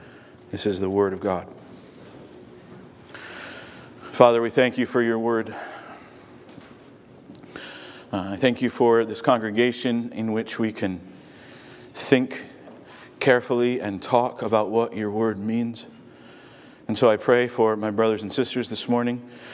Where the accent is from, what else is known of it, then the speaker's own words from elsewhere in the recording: Virginia, United States; now in Ohio, United States; Most of you know that although I was born here in Ohio, we moved to Virginia. My family moved to Virginia when I was about six, about my own son Ransom's age, and I grew up in Virginia.